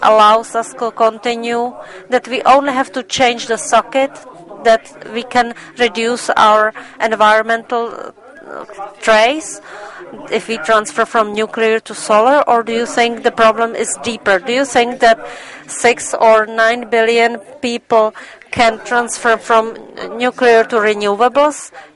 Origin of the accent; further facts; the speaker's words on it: Passau, Bavaria, Germany; English is a second language; I am from Passau, and I am a member of the Bavarian platform.